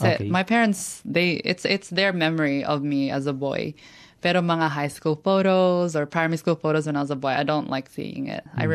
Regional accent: Sydney, New South Wales, Australia; I am 24 and I'm from Sydney, Australia, and I'm a proud transgender woman.

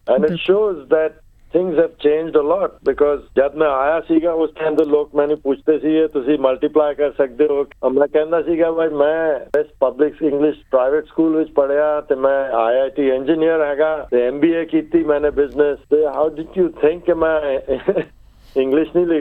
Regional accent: Lucknow, Uttar Pradesh, India; born there; ਮੈਂ ਓਰਿਜਨਲੀ ਲਖਨਊ ਪੈਦਾ ਹੋਇਆ

